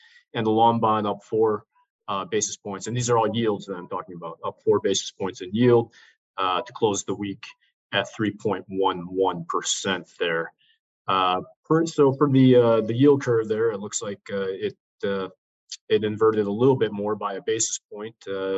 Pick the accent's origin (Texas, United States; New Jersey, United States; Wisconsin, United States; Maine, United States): Wisconsin, United States; now in California, United States; But growing up in Wisconsin, I remember that we would start the school year earlier if there was a lot of snow days in the preceding school year.